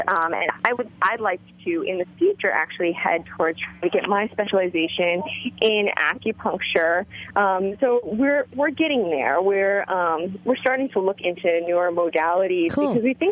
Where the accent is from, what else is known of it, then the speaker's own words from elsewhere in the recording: New York, United States; But I'm a New Yorker at heart, and I grew up here, so I have to say I get my people.